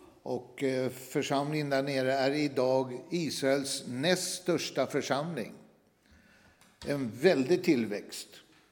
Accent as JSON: {"language": "Swedish", "country": "Sweden", "said": "Och jag tänkte, jag är svensk, vet ni"}